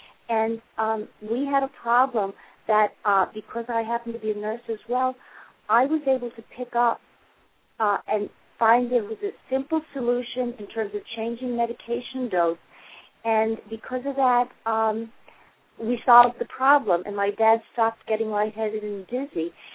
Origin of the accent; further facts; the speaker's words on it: New York, United States; I'm from New York.